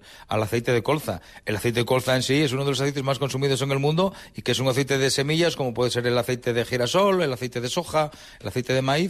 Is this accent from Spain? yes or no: yes; Asturias, Spain; yo soy un asturiano por los cuatro costados, pero con un alma, como siempre digo, andaluza